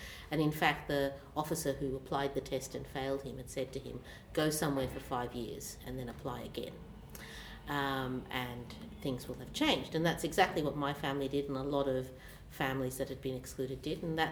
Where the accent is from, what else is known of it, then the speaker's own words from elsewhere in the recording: Australia; I was asked to give a speech for Australia Day in my hometown